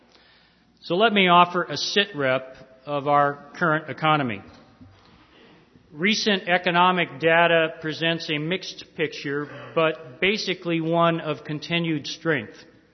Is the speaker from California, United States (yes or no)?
yes; California, United States; growing up in California as a schoolboy, I knew a little bit.